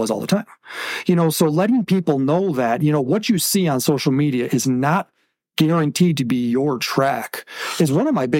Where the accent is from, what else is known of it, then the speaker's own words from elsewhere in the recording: Wisconsin, United States; And then obviously in my home state of Wisconsin is where I maintain.